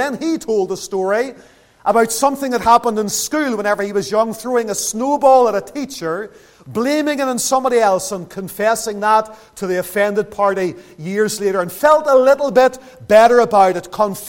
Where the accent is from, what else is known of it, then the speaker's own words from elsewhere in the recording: Lisburn, Northern Ireland, United Kingdom; growing up in Lisburn